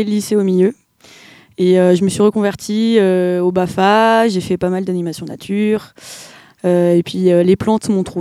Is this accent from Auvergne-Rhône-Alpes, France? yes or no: yes; Die, Auvergne-Rhône-Alpes, France; Je suis née à Die.